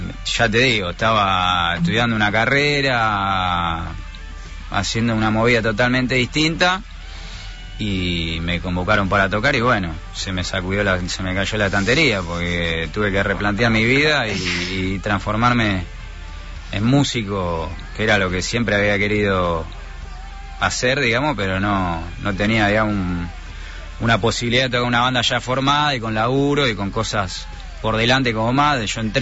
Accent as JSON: {"language": "Spanish", "town": "Morón", "region": "Buenos Aires Province", "country": "Argentina", "said": "en un cine, en Morón, yo soy de Morón"}